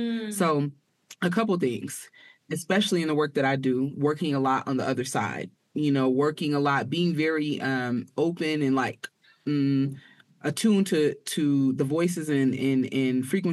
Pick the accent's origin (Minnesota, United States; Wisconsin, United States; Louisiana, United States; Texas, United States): Wisconsin, United States; now in Atlanta, United States; So I grew up between Chicago and I didn't. I'm not from there. So I've been based in Atlanta. When I'm in the U.S., I've been based in Atlanta for the last 6 years. Yes, but I actually grew up in the Midwest, between Racine and Milwaukee